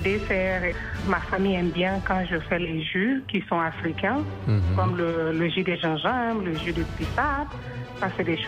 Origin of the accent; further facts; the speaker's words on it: Mali; now in Minneapolis, United States; je suis à Minneapolis, je suis malienne américaine. Je suis aux États-Unis depuis presque 15 ans.